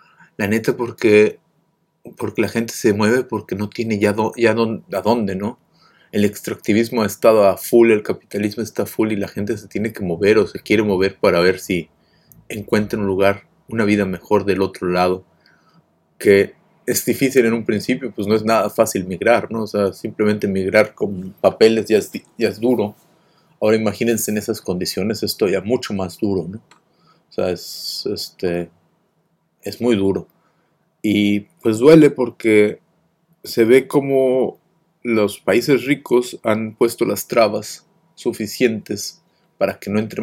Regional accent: Mexico; moved away; Me gusta saber qué pasa en México, porque bueno, pues es de donde vengo

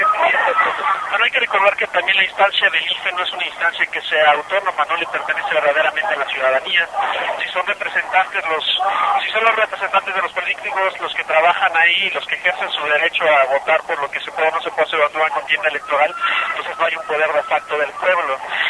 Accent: Toluca, State of Mexico, Mexico; Nosotros venimos de Toluca, Estado de México. Venimos desde allá

